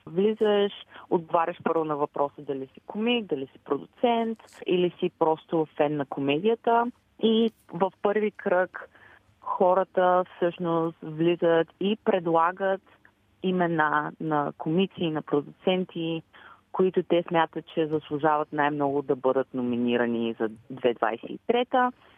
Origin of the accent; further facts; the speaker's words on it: Varna, Varna Province, Bulgaria; born there; Аз съм родена във Варна